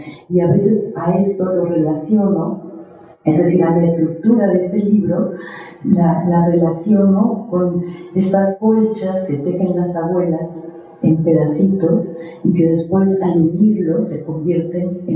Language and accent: Spanish; Mexico; En mi país también se han muerto ya muchas lenguas, lenguas como el náhuatl o el maya